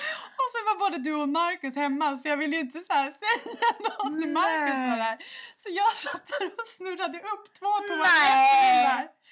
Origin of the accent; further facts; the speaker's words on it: Södertälje, Stockholm County, Sweden; Och det här var på tiden när alla vi bodde hemma i Södertälje.